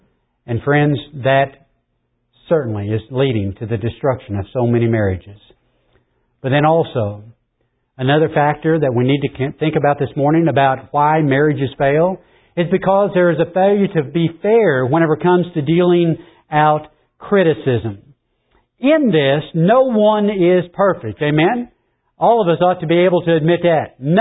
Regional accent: Paoli, Indiana, United States; Dawn lived in French Lick, Indiana, and I was from Paoli

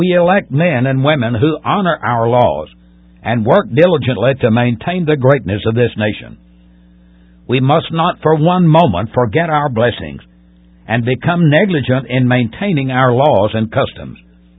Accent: United States; born there; I'm grateful to God Almighty that I was born in the United States.

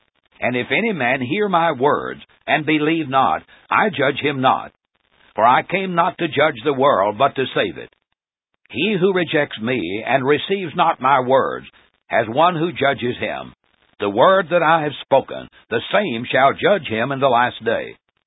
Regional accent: Portland, Tennessee, United States; When I was a boy growing up in the Corinth Church of Christ at Portland, Tennessee, we used to sing

